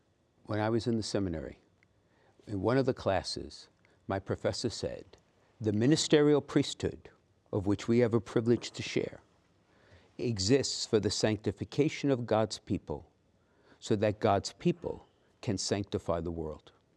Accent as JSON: {"language": "English", "town": "Brooklyn", "region": "New York", "country": "United States", "tie": "born or raised there", "said": "I was born and raised in Brooklyn. I was a priest in Brooklyn, a pastor in Brooklyn."}